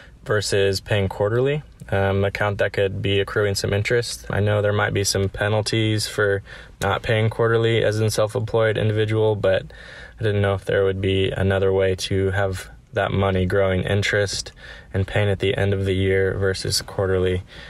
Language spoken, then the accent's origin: English; Kansas, United States; I am from Kansas. I had a question that's more for Matt. I am a wedding filmmaker here in Kansas.